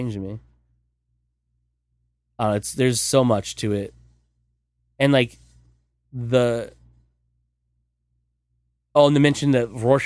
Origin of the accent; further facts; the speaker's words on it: United States; I should probably know this since I'm American and was born then.